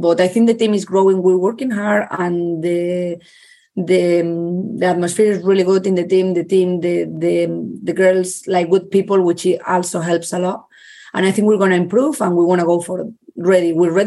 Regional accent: Barcelona, Catalonia, Spain; English is a second language; I've been growing up in Barca

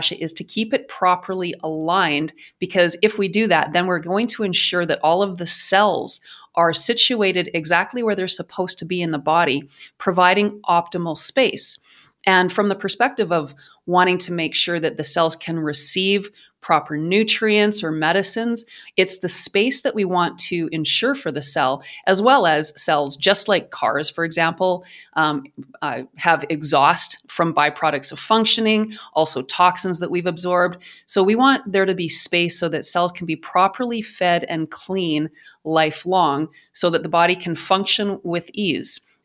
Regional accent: Canada; I'm Canadian, and that might be why.

